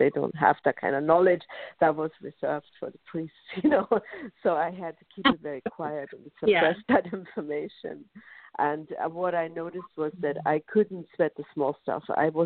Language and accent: English; Munich, Bavaria, Germany; I grew up in Munich, Germany, so I grew up in with Catholic parents